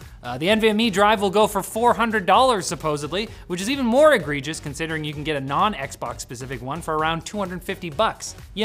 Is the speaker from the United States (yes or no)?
no; Canada; We're Canadian, sorry.